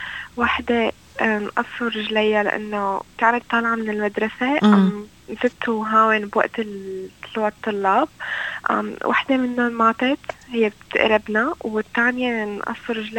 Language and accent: Arabic; Damascus, Damascus Governorate, Syria; أنا كنت بالشام